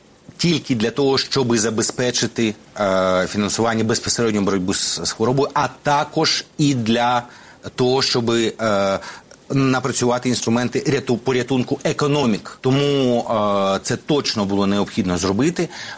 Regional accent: Dnipro, Dnipropetrovsk Oblast, Ukraine; Ну, ми ж обидва з Дніпропетровська.

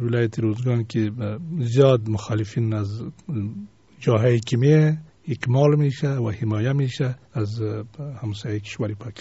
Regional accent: Kandahar, Afghanistan; moved away; also born or lived in Quetta, Pakistan; طبعا ما خودیم از قندهار هستیم و 22 سال در پاکستان کویته مهاجر بودیم

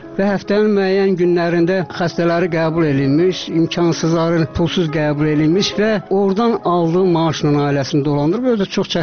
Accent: Georgia; Mən özüm Gürcüstanda böyümüşəm. Ömrümün bir hissəsi Tbilisdə keçib.

